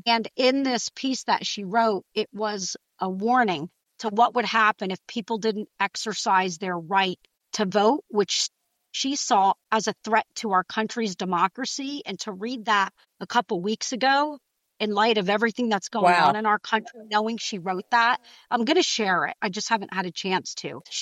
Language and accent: English; New Jersey, United States; And I'm going to say guys because I'm from Jersey and I'm Italian.